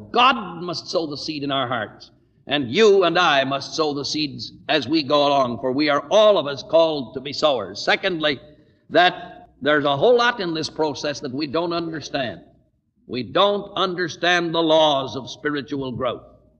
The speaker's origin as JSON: {"language": "English", "region": "California", "country": "United States", "tie": "born or raised there", "said": "I was born in California and I lived in vineyards."}